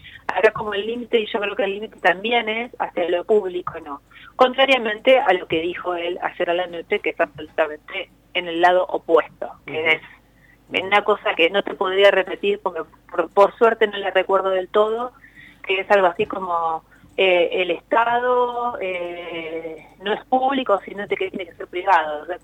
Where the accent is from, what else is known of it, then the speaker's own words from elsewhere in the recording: Los Hornos, Buenos Aires Province, Argentina; yo vengo soy de Los Hornos, vivo en Los Hornos, pero soy de Los Hornos